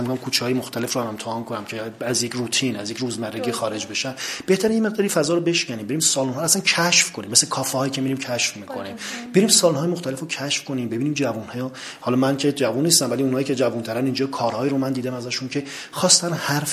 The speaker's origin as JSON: {"language": "Persian", "region": "Hamadan", "country": "Iran", "said": "تئاتر خوندم و بازیگر تئاتر بودم در سالهای قبل در شهر خودم همدان."}